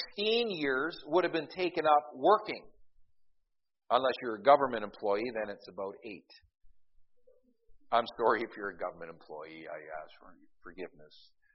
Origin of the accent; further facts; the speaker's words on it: Scotland, United Kingdom; I'm as cheap as they come. I'm Scottish and I'm Baptist.